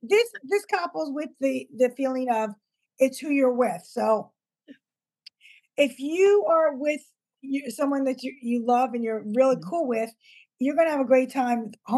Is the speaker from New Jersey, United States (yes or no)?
yes; New Jersey, United States; I never lived in California. I visited, and I love it. But I born and bred in Jersey.